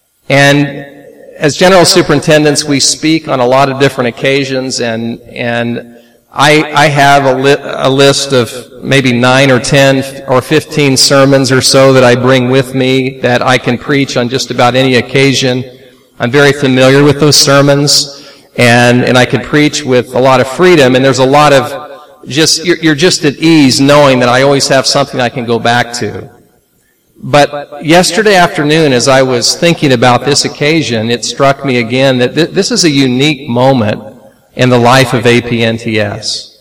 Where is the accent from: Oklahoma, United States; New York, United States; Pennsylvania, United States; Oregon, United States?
Oklahoma, United States; accent: Oklahoman; I speak English, and I speak Oklahoman. And so, if you detect a little Oklahoman in my accent, please bear with me.